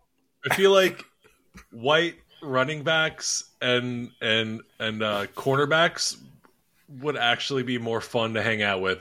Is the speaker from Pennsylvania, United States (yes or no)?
yes; Philadelphia, Pennsylvania, United States; I'm from Philly.